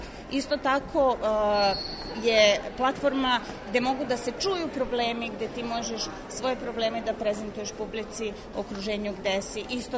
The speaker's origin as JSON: {"language": "Serbian", "town": "Belgrade", "region": "City of Belgrade", "country": "Serbia", "moved": "yes", "lives_now": "London, United Kingdom", "said": "Ja sam pozorišni reditelj poreklom iz Beograda, ali zadnjih 15 godina živim u Londonu."}